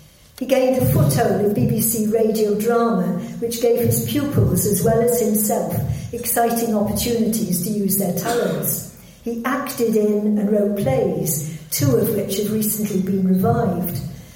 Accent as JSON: {"language": "English", "town": "Port Talbot", "region": "Wales", "country": "United Kingdom", "said": "I come originally from Port Talbot myself"}